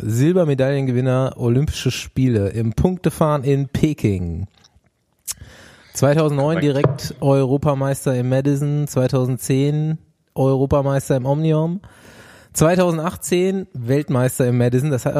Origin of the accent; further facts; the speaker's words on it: East Germany, Germany; born there; 1985 als stolzer Ossi geboren.